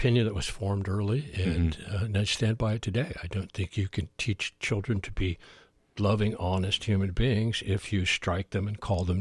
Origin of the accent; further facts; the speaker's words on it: Fresno, California, United States; born there; So I was born in California, fabulous Fresno, California.